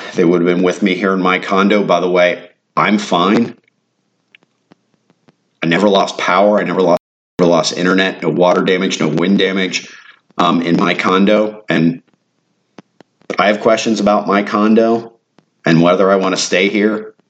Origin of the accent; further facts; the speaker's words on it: Tampa Bay area, Florida, United States; So I grew up on the Gulf beaches of the Tampa Bay area.